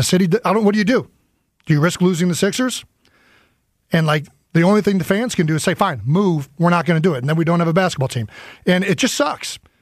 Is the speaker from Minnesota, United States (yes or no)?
no; Cleveland, Ohio, United States; Part of this is like growing up in Cleveland, like I went through this firsthand and I lost a football team for 3 years.